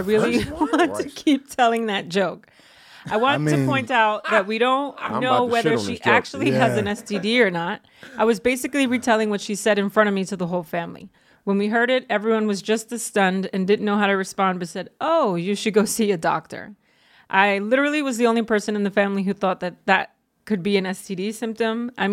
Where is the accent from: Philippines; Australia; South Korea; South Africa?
South Korea; now in New York City, United States; Sorry. I'm from South Korea. I moved to New York City a few 4 years ago. I recently started stand-up comedy